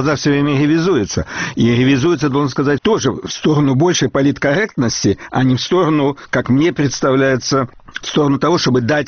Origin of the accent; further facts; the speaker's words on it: Riga, Latvia; moved away; also born or lived in Leningrad, Russia; Я приехал из Риги в Ленинград учиться